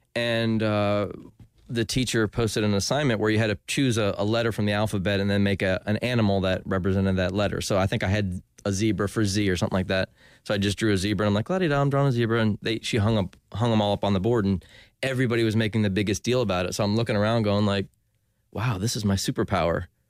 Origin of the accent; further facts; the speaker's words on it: Ormond Beach, Florida, United States; now in Winter Park, United States; I grew up in Ormond Beach. When we moved here to Winter Park